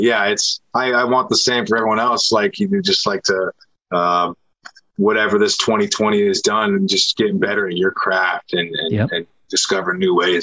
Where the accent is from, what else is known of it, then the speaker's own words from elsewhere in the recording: Seattle, Washington, United States; I'm from Seattle. It's all I know and love.